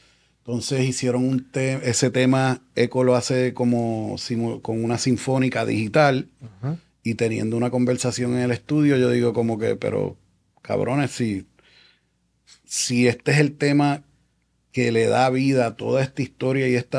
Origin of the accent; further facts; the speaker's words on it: United States; Que yo me identificaba más con el hip hop porque me crié en Estados Unidos.